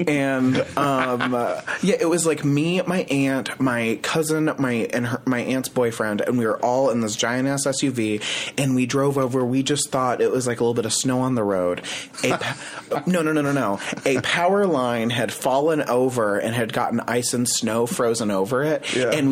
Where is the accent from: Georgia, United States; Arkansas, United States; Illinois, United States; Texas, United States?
Illinois, United States; Springfield; Yeah, I'm from Springfield, Illinois.